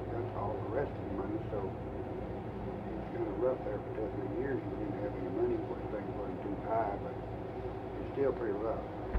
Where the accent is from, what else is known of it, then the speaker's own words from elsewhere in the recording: Kentucky, United States; Clark County, near Horse Cave.